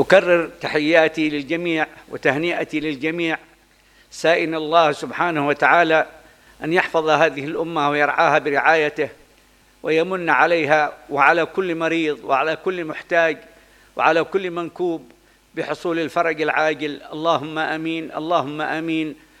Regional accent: Yemen; ونخص في بلدنا اليمن ما حل بها عموما وما حل بعدن خصوصا

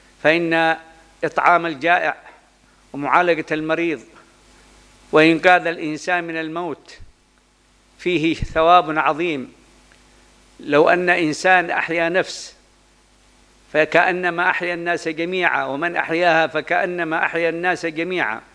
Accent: Yemen; ونخص في بلدنا اليمن ما حل بها عموما وما حل بعدن خصوصا

